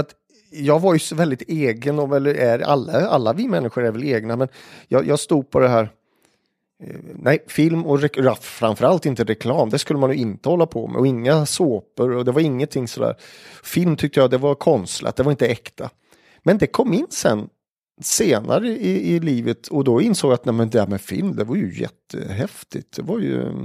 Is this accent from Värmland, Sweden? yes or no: yes; Forshaga, Värmland, Sweden; Sen var det faktiskt att utanför Forshaga där jag växte upp, det heter ju Hedås, men det kallades för Hera, för det låg precis i gränsen mellan Hedås och Botorpsheden.